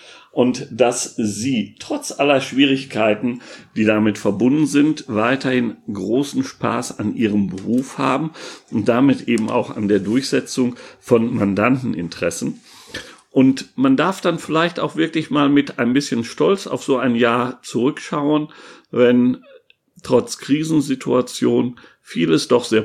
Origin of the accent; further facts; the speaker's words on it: Münster, North Rhine-Westphalia, Germany; die wir in Münster, in meiner Heimatstadt, durch die Weihnachtsmärkte sonst haben.